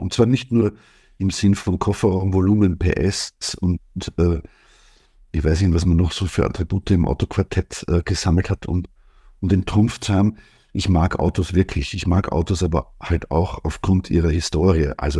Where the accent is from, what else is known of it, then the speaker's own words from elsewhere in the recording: Vienna, Austria; wie man bei uns in Wien sagt.